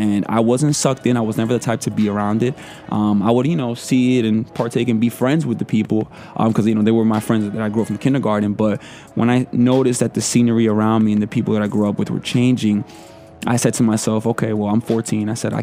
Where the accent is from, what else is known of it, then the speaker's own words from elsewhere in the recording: Newark, New Jersey, United States; Yeah, I'm from Newark, New Jersey. I moved out of Newark when I was 15 to a town not too far from